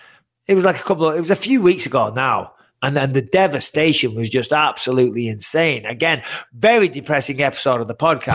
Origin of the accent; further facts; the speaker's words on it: United Kingdom; I'm British.